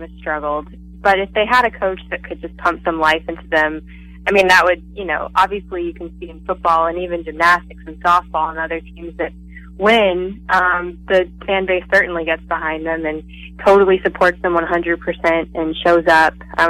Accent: the South, United States; No, actually, I'm from the South, so I enjoyed my time there.

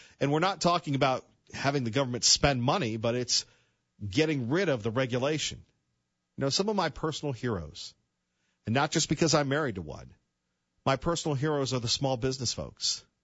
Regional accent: United States; And I will have to tell you that as a American, I was inspired.

